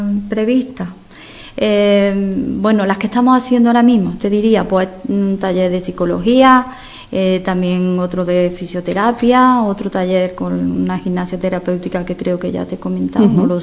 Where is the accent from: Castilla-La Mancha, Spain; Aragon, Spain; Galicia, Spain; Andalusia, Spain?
Andalusia, Spain; Carcabuey; Sí, y por ejemplo Carcaboy, yo soy